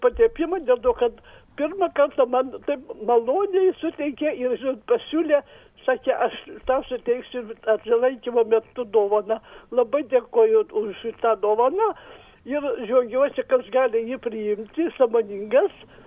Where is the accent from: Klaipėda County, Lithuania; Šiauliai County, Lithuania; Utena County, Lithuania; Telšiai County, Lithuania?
Šiauliai County, Lithuania; Šiauliai; aš esu iš Šiaulietė.